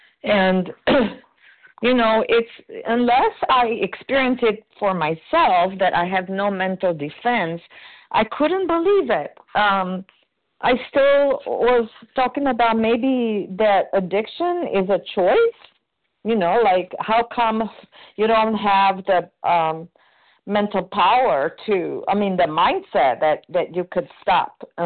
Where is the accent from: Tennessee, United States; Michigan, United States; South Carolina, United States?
South Carolina, United States; Good morning. You are close. I'm from South Carolina.